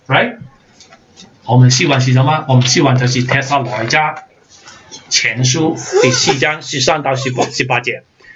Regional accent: China; 我们中国人没有可能是释放四千

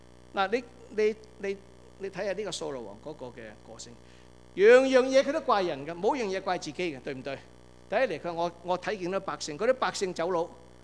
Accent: Guangdong, China; 即是我们中国人，我们广东人有

